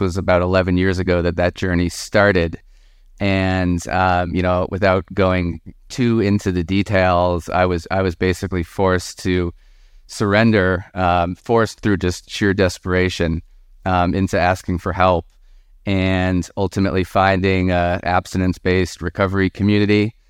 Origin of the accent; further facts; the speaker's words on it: Vermont, United States; I'm from Vermont. Had a lovely childhood